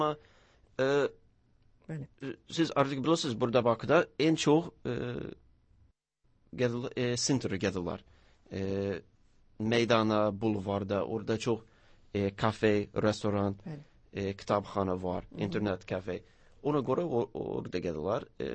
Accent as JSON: {"language": "Azerbaijani", "country": "United States", "second_language": "Azerbaijani", "said": "Amerikada mən özüm kəndliyəm, şəhərdən. Çox balaca, ancaq 2000 insan var."}